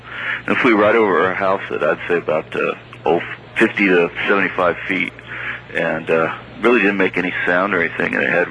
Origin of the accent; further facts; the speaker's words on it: Hobart, Oklahoma, United States; Yes, I was born in Hobart, and I've lived here most of my life. I've spent some time in the West Coast, but most of my life I've been here.